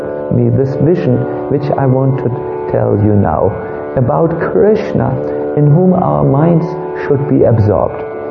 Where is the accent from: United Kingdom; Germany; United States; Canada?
Germany; I'm from Germany